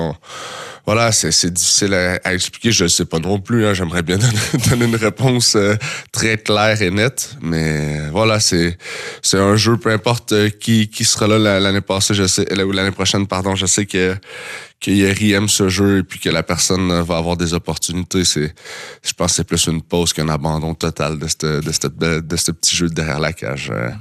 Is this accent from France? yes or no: no; Switzerland; Je vais devoir le refaire l'année prochaine aussi en tant que Suisse.